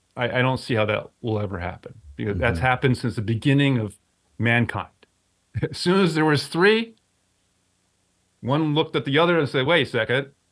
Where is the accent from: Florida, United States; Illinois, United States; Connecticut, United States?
Connecticut, United States; Avon; In a small town in Connecticut called Avon.